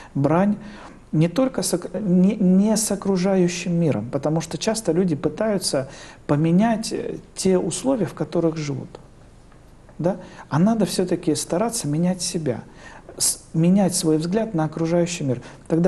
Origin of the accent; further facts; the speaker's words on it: Far East, Russia; Я, так как сам выходец с Дальнего Востока, я все свое детство провел в военном гарнизоне, где был военный аэродром.